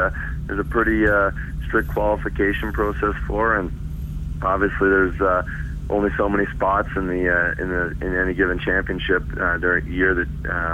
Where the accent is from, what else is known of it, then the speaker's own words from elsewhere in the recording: Canada; And I'm Canadian. I was the first and only Canadian also to run in the championship.